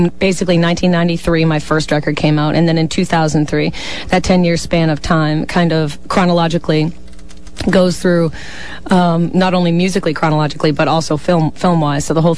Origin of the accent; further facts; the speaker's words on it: Boston, Massachusetts, United States; back in my hometown in Boston